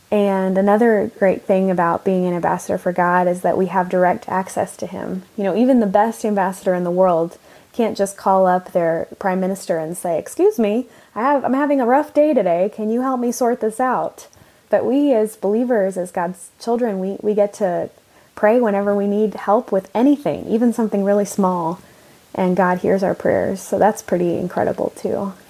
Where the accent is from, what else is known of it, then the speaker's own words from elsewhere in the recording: Austin, Texas, United States; So I moved back to my hometown, Austin, Texas, for a year internship at my church, actually doing communications.